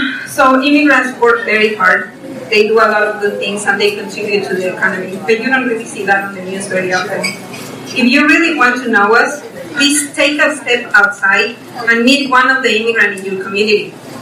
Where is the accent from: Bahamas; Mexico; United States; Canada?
Mexico; because I am from Mexico, and I'm always going to be proud to be Mexican.